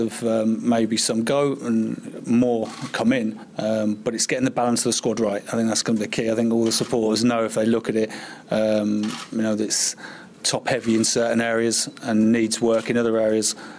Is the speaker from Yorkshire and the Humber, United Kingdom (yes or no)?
no; Chorley, North West England, United Kingdom; born there; Yeah, I was born in Chorley, so not too far. I've still got some family living in Preston.